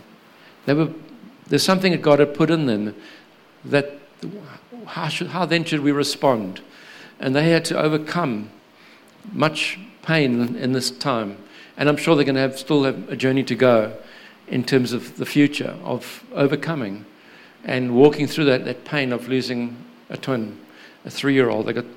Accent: Durban, KwaZulu-Natal, South Africa; We're from Durban originally, and only been in two churches in 44 years, one in Durban, one in Cape Town.

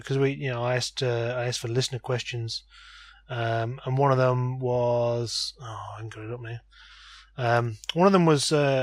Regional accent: Wellington, South West England, United Kingdom; Because I'm from Wellington in the UK.

